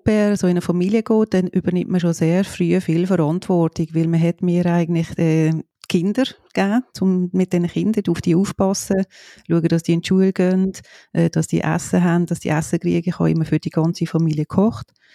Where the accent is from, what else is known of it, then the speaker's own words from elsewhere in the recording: Liestal, Basel-Landschaft, Switzerland; Aufgewachsen bin ich im Kanton Basel-Land in Liestel, in einer Brauerei.